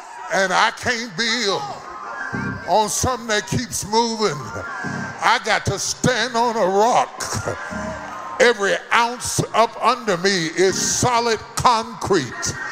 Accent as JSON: {"language": "English", "region": "West Virginia", "country": "United States", "said": "I came from West Virginia where we had houses so strong, you could live in the basement."}